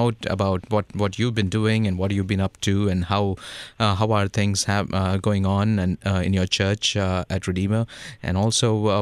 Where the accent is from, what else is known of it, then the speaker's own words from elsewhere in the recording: India; I come from India and study at Concordia Seminary